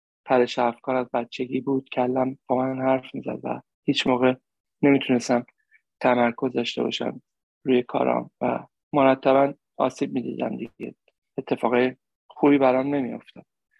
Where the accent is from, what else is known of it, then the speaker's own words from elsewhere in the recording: Tehran, Tehran Province, Iran; توی یکی از منطقه جنوب شهر تهران زندگی میکردیم